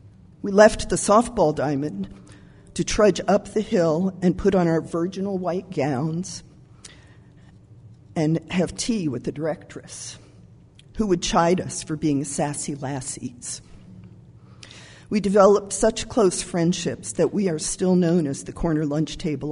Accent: New Jersey, United States; You remember I grew up in New Jersey.

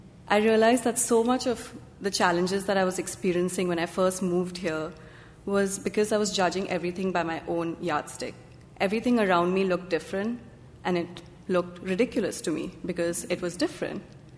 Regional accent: Mumbai, Maharashtra, India; now in United States; When I decided to move to America, thank you. I thought it'll be an easy transition because I grew up in Mumbai, which is a cosmopolitan town.

